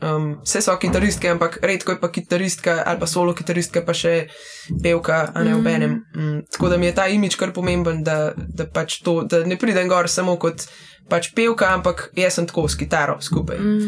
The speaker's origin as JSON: {"language": "Slovenian", "town": "Radovljica", "region": "Upper Carniola", "country": "Slovenia", "said": "In sploh tle na Gorenjskem, ne, to se pravi, sem iz Radovljice, tle scene ni."}